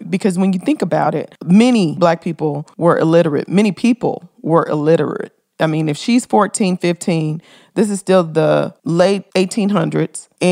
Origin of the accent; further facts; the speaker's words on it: Memphis, Tennessee, United States; Come on, Memphis. That's my hometown.